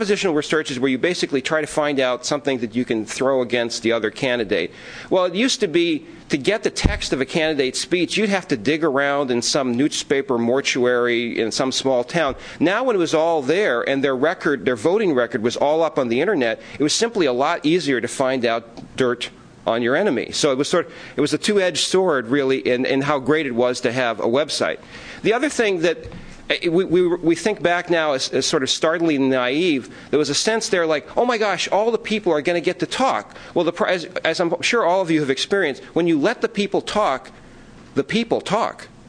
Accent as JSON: {"language": "English", "town": "Philadelphia", "region": "Pennsylvania", "country": "United States", "tie": "born or raised there", "said": "I grew up here in Philadelphia"}